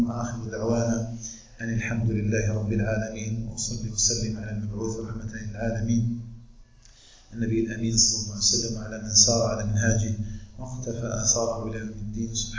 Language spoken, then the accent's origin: Arabic; Algeria; أن تجعل بلدنا الجزائر آمنا مطمئنا